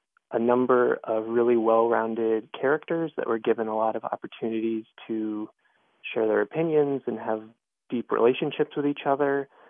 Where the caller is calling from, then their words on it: Durham, North Carolina, United States; I'm calling from Durham